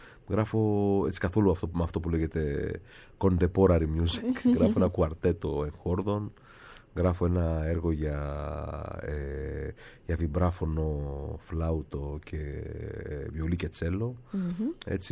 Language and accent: Greek; Agioi Anargyroi, Attica, Greece; Ήταν στην Αθήνα, εμείς μεγάλωσα στους Αγίους των Αργύρους